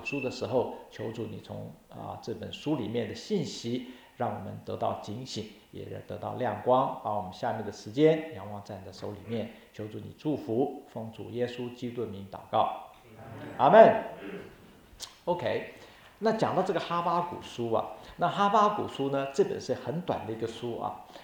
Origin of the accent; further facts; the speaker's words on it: China; 就像我们中国人这个在特别在这个唐宋的时候呢